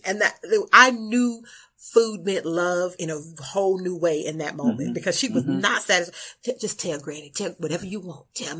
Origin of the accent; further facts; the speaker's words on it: Louisiana, United States; Some got lost in translation because I'm from Louisiana and I feel like we the blackity is black. Like from the Delta, from Louisiana, like we it.